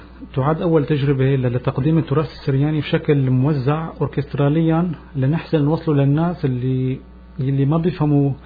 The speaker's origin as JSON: {"language": "Arabic", "town": "Qamishli", "region": "Al-Hasakah Governorate", "country": "Syria", "tie": "born or raised there", "said": "ومن صغري عشت طفولتي بالقامشلي، فهي قريبة كتير على التركية."}